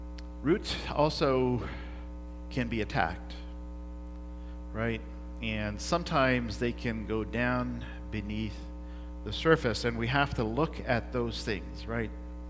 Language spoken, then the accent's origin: English; India; now in Canada; when I came from India to Canada, I had to go through what they call culture shock